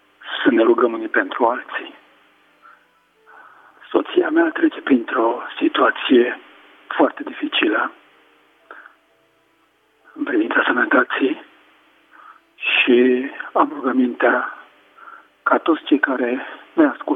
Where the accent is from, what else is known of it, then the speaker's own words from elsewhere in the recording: Dâmbovița, Romania; Sunt din Dâmbovița.